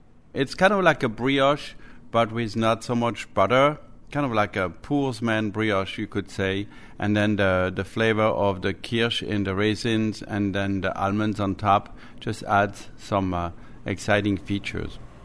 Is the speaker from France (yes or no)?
yes; Marlenheim, Grand Est, France; English is a second language; I grew up in Alsace in France, on the east side of France, in a small bakery run by my father and my mom. The name of the village is Marlenheim. There's about 3,000 people living in the village